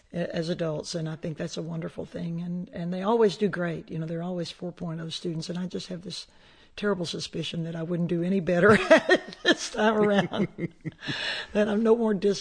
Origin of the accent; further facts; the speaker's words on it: Vinton, Louisiana, United States; also born or lived in Orange, Texas; And I was born in Orange and raised in Vinton. And, that's such a rich part of the country for music.